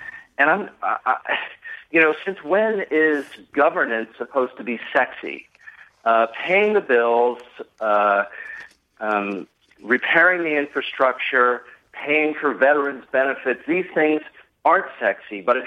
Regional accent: Connecticut, United States; I'm originally from Connecticut, and sometime years ago in the 70s and the 80s, the Mianus River Bridge collapsed on I-95, Interstate 95 in Greenwich, Connecticut.

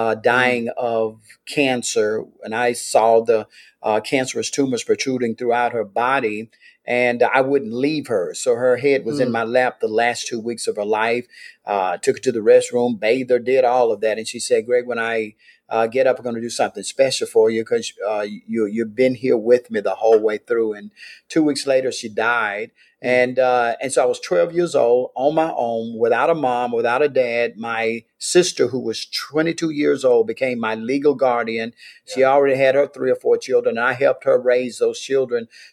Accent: Meridian, Mississippi, United States; I grew up in abject poverty, being raised by a mother, a single parent of four boys and four girls.

